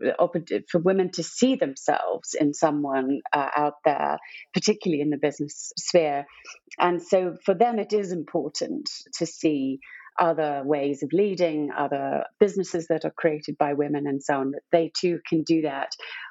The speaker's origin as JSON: {"language": "English", "region": "West Midlands", "country": "United Kingdom", "said": "So I'm from the Midlands originally in Warwickshire."}